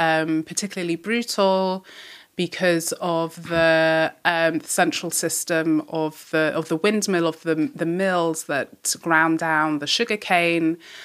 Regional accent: England, United Kingdom; So I'm specifically English and British.

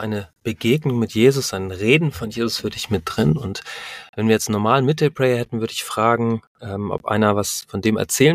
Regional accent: Northern Germany, Germany; Für mich als Norddeutscher ein wunderbarer Geschmack.

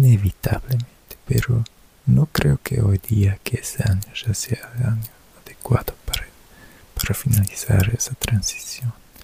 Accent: Germany; Spanish is a second language; no creas que yo como alemán lo sepa todo

